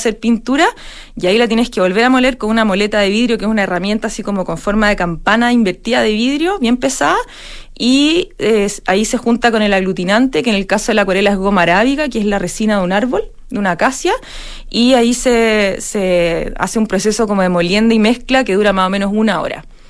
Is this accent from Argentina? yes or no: no; Santiago, Santiago Metropolitan Region, Chile; que voy desde chica, como muchos santiaguinos, ¿cierto?, paseábamos ahí.